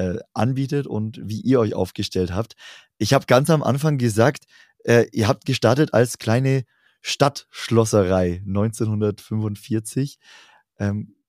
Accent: Southern Germany, Germany; Ich komme hier aus dem Süden, also wir sprechen jetzt hier über komplett Deutschland einmal hinweg, rund 800 Kilometer trennen uns

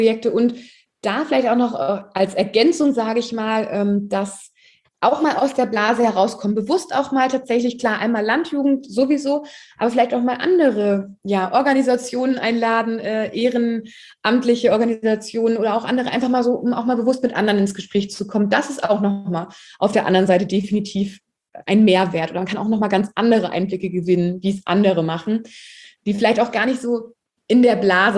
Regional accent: Fritzlar, Hesse, Germany; den Deutschen Landjugendtag in meiner Heimatregion in Fritzlar

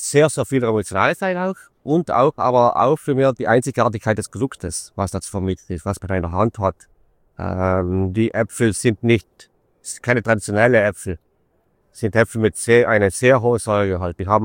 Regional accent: Trentino-Alto Adige, Italy; Ich komme aus Südtirol

